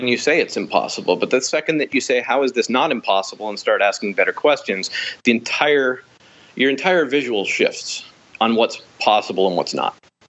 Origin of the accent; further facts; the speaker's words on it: Calgary, Alberta, Canada; moved away as an adult; if you're born and raised in Calgary, Alberta, you feel out of place because it's a city that was 300,000 people when I was born and grew to over a million people by the time I left at the age of 23.